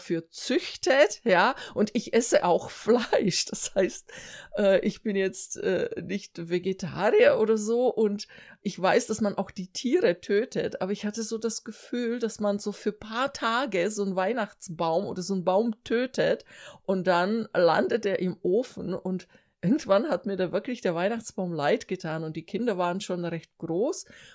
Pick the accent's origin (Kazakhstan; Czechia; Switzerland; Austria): Czechia; German is a second language; Als Tschechin finde ich das natürlich ganz niedlich